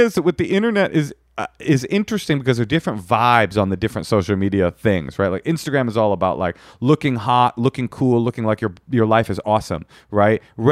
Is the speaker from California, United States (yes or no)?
yes; California, United States; And I'm from California and historically ferrets were illegal in California.